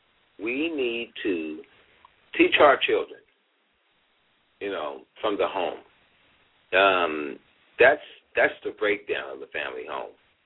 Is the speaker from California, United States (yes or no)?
yes; San Francisco, California, United States; born and raised in San Francisco.